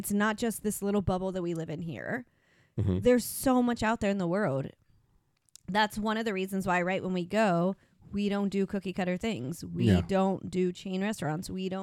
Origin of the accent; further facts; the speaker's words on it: Ohio, United States; now in Florida, United States; because when I moved from Ohio to Florida, I was like in a culture shock.